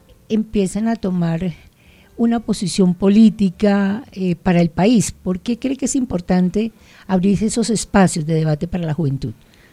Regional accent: Colombia; mi deber ni mi responsabilidad como ciudadano, como colombiano

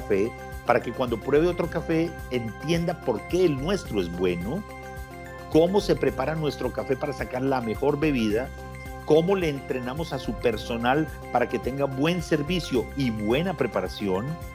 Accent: Manizales, Caldas, Colombia; yo soy de Manizales

